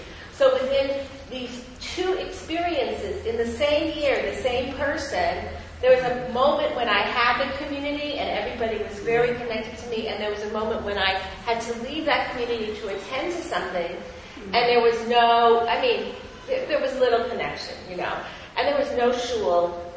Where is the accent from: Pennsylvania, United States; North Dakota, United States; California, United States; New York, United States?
California, United States; Los Angeles; I grew up in Los Angeles, but there's not that many people left in Los Angeles.